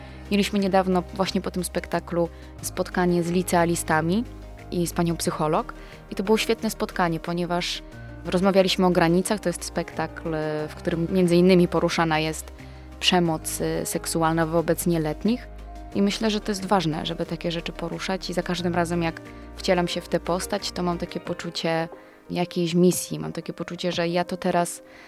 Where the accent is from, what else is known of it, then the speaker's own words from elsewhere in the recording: Zabrze, Silesian Voivodeship, Poland; now in Kalisz, Poland; Ja jestem ze Śląska, z Zabrza, więc byłam przyzwyczajona do trochę innych widoków